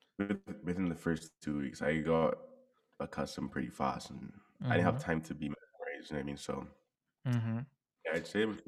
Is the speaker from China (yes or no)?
yes; Beijing, China; accent: Beijing; now in Canada; Like I'm not, like, I still got my Beijing accent when they talk. Never lose that.